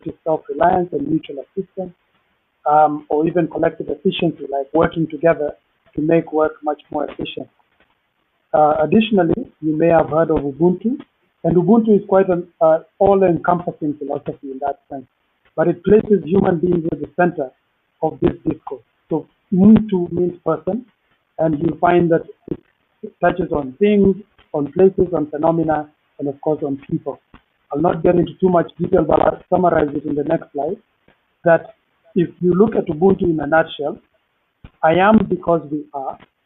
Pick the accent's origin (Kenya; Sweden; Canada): Kenya; Nairobi; and I'm from Nairobi, Kenya, which is on the east side.